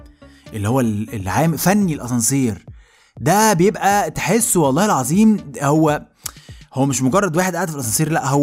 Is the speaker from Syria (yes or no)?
no; Egypt; احنا كمصريين بنشوف العالم واصل لفين